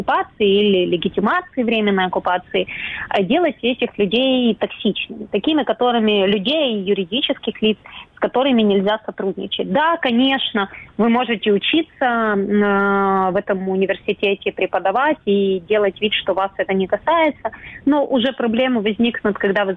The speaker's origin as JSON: {"language": "Russian", "region": "Crimea", "country": "Ukraine", "said": "я сама из Крыма."}